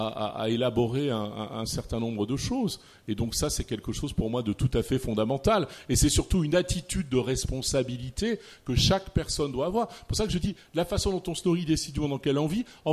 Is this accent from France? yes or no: yes; Renaison, Auvergne-Rhône-Alpes, France; born there; Moi, je suis né en province aussi, je suis né à Renaison.